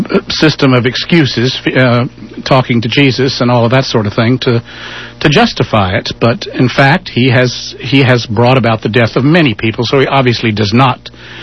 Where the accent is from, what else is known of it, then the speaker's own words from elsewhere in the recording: Raleigh, North Carolina, United States; When I grew up in Raleigh, North Carolina, they had a big fancy water fountain out in front of the courthouse